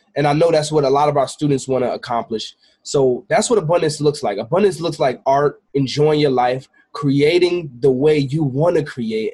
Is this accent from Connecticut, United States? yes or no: no; Queens, New York, United States; I'm originally from Queens, New York. My mom's from Kingston, Jamaica.